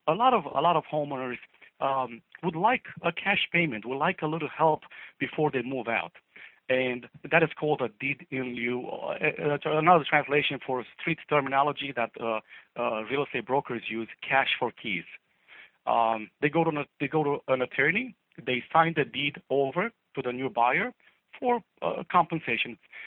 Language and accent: English; Romania; I grew up in Romania. It's an Eastern European country. And when I grew up there, it was a communist country, right? Just like North Korea is today. So I grew up in that system.